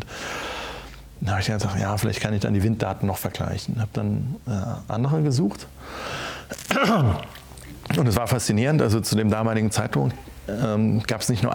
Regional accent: Schneebergerhof, Rhineland-Palatinate, Germany; Und ich habe dann noch 2 weitere auf dem Schneeberger Hof, in meinem Heimatort, bauen können.

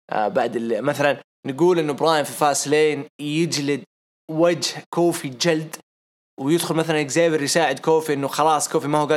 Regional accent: Saudi Arabia; آخر مباراة للعصابة كانت عندنا في السعودية

